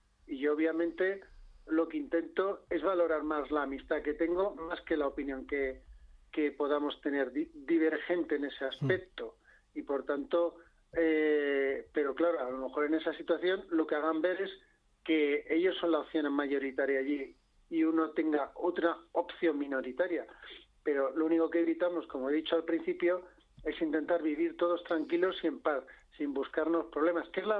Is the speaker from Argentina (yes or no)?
no; Madrid, Community of Madrid, Spain; born there; now in Catalonia, Spain; me siento orgulloso de haber nacido en Madrid y de tener sangre castellana, y vivo encantado en Cataluña.